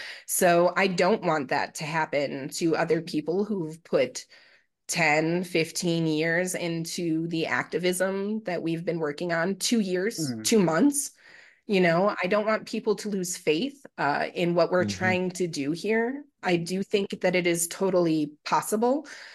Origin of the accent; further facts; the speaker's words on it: Chicago, Illinois, United States; born there; I was born in Chicago.